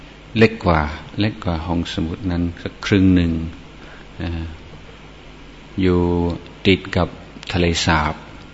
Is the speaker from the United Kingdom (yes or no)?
yes; England, United Kingdom; now in Thailand; อาตมาก็ปฏิเสธว่าอันนั้นก็คงเป็นวัฒนธรรมอินเดียฉันเป็นคนอังกฤษเราก็ไม่ค่อยถือเรื่องนี้เรื่องพ่อเรื่องแม่เรื่องอนุญาต